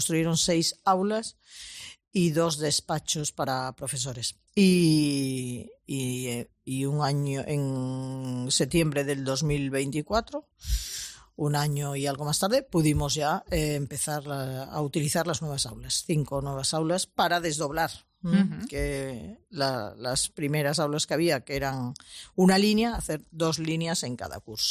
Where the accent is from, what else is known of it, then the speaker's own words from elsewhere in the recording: Santander, Cantabria, Spain; Curiosamente, yo soy de Santander y el primer destino le tuve en Córdoba